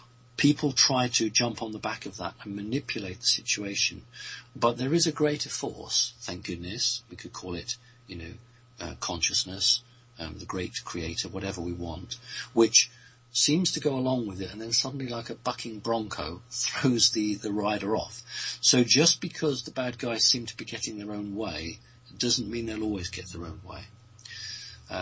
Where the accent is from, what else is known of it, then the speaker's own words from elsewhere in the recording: United Kingdom; which as a British person I pronounce as Sirius, but an American person would say Sirius